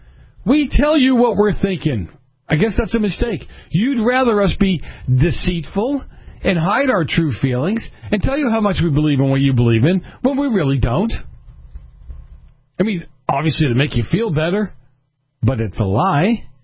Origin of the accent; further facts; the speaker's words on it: Boston, Massachusetts, United States; I almost feel like it's one of those scams I grew up with in Boston.